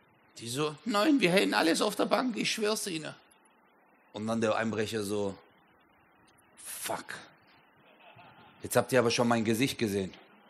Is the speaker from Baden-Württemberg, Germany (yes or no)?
yes; Baden-Württemberg, Germany; Bei uns im Schwabenland sagt man immer junge Frau.